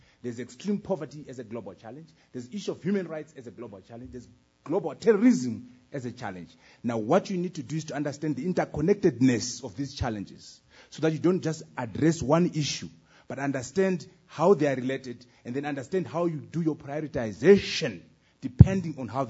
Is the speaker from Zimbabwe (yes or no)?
yes; Zimbabwe; I'm from Zimbabwe.